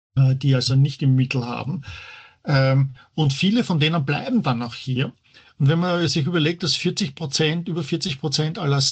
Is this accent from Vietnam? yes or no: no; Austria; now in United States; Ich selber bin ja als Österreicher lebe hier.